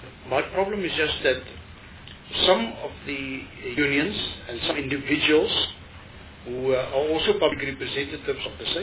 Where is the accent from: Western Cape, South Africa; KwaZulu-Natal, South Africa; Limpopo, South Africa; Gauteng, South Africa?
Western Cape, South Africa; I come from the Western Cape